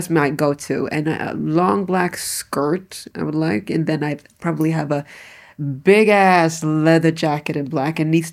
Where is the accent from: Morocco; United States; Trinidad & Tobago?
Morocco; Atlas Mountains; I'm wondering about whether that's a nomadic thing because I'm a Berber from the Atlas Mountains.